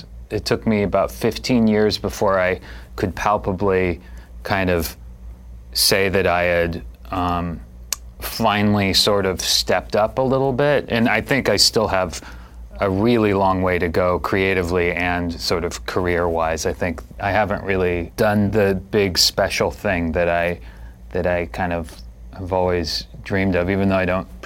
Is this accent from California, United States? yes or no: yes; Santa Cruz, California, United States; I grew up in Santa Cruz, like up in Northern California, removed from Los Angeles and Hollywood culture completely.